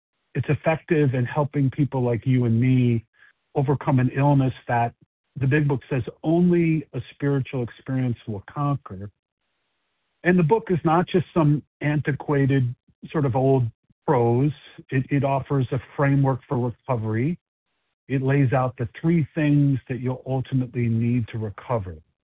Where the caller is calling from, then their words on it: Chicago, Illinois, United States; I'll be the host for the presentation this morning. I'm calling from Chicago, Illinois.